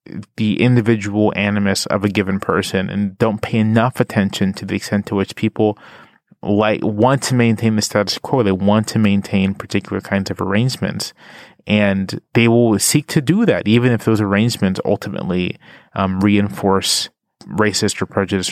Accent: Virginia Beach, Virginia, United States; I'm from Virginia Beach, Virginia. I'm from sort of an exurban, suburban area. I went to predominantly white public schools, including predominantly white university.

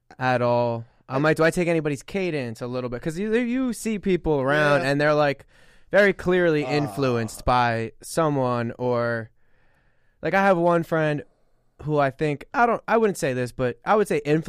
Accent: New Jersey, United States; Because I'm from Jersey.

